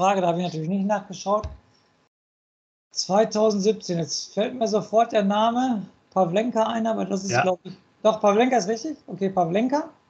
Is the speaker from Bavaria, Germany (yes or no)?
no; Dortmund, North Rhine-Westphalia, Germany; ich komme aus Dortmund